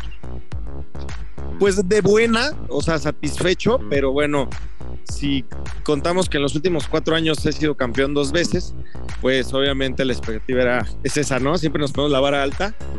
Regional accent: Mexico City, Mexico; Yo soy de la Ciudad de México

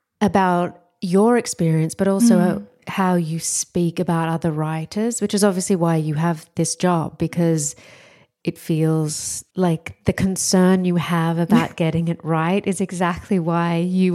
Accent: Australia; I'm Australian and I came as an exchange student to the US. And I arrived, you know, I came to New York and then went on a Greyhound bus to get to Ithaca, upstate New York.

